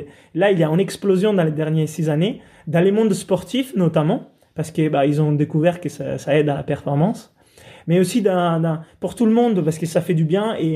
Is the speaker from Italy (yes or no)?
yes; Italy; French is a second language; moi, je suis italien, grandi sous la côte italienne